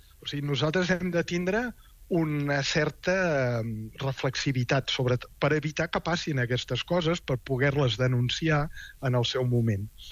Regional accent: Catalonia, Spain; Com a catalans podem distingir entre un nacionalisme no violent que defensa una cultura

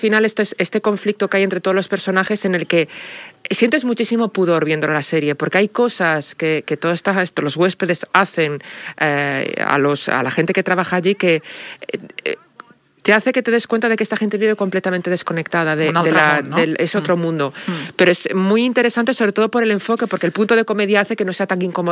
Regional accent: Galicia, Spain; que es como se llamaba cuando yo jugaba de pequeña en Galicia

